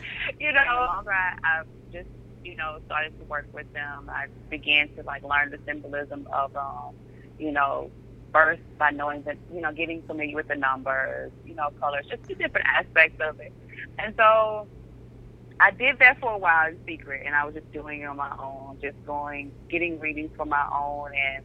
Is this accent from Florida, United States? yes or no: no; Mississippi, United States; So I'm from Mississippi, and there's not too many of them around here.